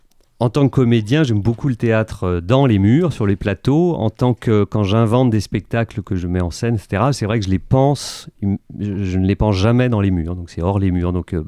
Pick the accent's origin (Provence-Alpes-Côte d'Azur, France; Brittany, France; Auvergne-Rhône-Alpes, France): Brittany, France; un peu monotone, un peu trop monotone quand on vient de Bretagne